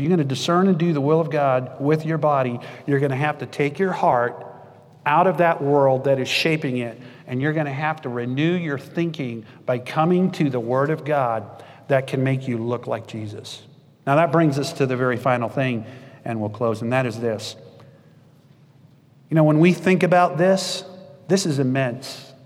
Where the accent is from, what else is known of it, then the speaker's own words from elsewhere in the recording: Texas, United States; I grew up in South Texas, and the highest thing in South Texas is the overpass, where I grew up on Highway 85.